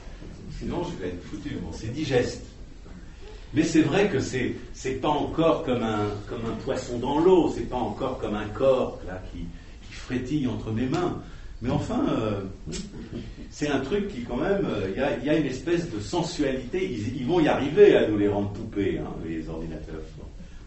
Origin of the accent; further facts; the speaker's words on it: United States; French is a second language; now in France; Cellulaire en anglais, je suis américain.